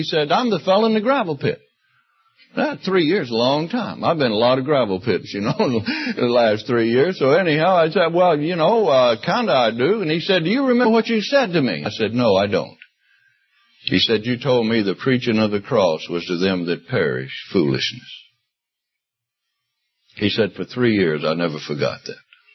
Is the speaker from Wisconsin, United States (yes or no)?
no; Mississippi, United States; now in Canada; And I was born and raised in Mississippi, not that far from here, probably closer to Mississippi from here than it is to Canada, where I live